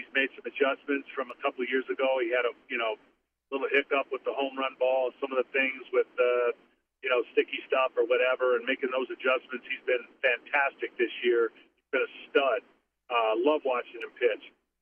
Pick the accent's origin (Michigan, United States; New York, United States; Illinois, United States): Michigan, United States; the way I always approached it as a kid growing up in Michigan